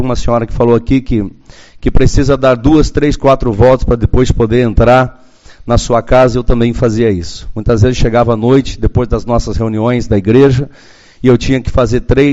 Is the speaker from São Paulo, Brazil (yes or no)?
no; Curitiba, Paraná, Brazil; now in Uruguaiana, Brazil; Faz 22 anos que estou em Uruguaiana, eu vim de Curitiba.